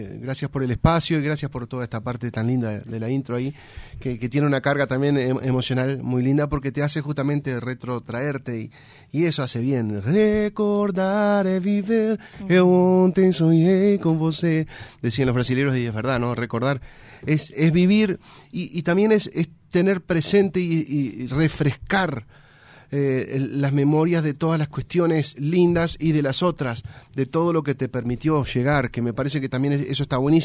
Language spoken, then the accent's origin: Spanish; Rivera, Uruguay; also born or lived in Tacuarembó; Oriundo de Tacuarembó y viví casi toda mi vida en Rivera, tengo un sentimiento de pertenencia hacia el norte, no solamente a mi ciudad natal, Tacuarembó, o a mi madre adoptiva, afectivamente hablando, como es Rivera. O sea, me siento norteño.